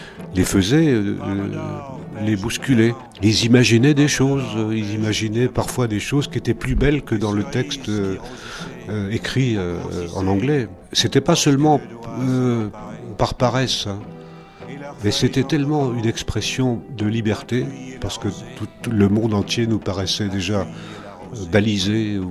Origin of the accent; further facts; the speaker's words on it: Grand Est, France; first language Alsatian; French is a second language; also born or lived in Paris; Je suis né à Paris, je suis allé en Alsace. En Alsace, je parlais l'alsacien, je ne parlais pas le français.